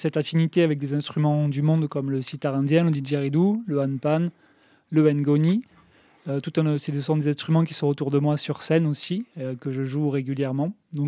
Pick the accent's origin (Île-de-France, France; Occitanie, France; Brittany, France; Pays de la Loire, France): Occitanie, France; Saint-Affrique; born there; Je suis né à Sainte-Afrique, la petite ville de Sainte-Afrique.